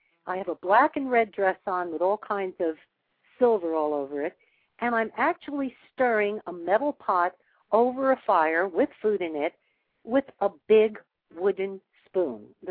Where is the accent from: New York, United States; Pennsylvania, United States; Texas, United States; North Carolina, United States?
New York, United States; Brooklyn; born there; When I was 3 years old, I was born in Brooklyn, New York.